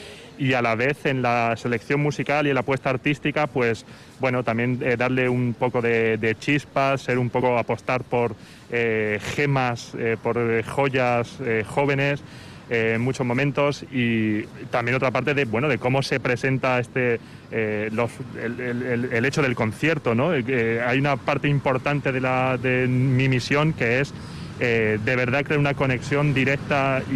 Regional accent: Orcera, Andalusia, Spain; Sí, Orcera es el pueblo de debajo de Segura de la Sierra, que tiene 1.500 habitantes

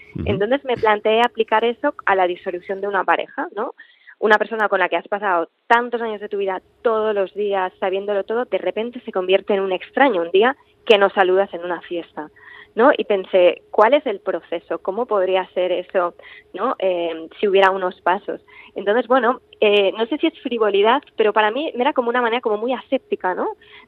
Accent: Barcelona, Catalonia, Spain; yo soy de Barcelona, aquí, o sea, el clima marca muchísimo

